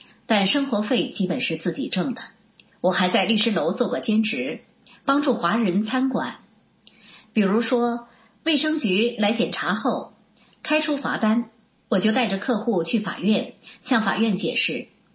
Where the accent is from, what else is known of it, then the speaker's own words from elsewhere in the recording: Wenzhou, Zhejiang, China; born there; 我出生在温州，这个地方从商氛围很浓厚，从小接触那些生意人